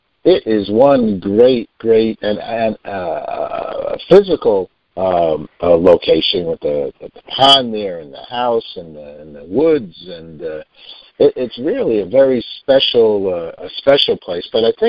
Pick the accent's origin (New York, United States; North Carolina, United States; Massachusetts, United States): New York, United States; Tarrytown; And we grew up in Tarrytown.